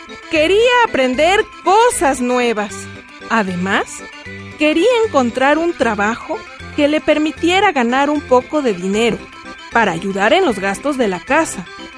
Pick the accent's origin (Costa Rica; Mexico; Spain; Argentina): Mexico; Oaxaca; born there; Yo nací en Oaxaca.